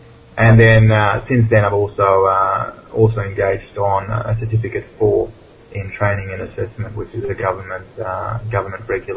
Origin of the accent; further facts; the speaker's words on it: Sweden; as I grew up in Sweden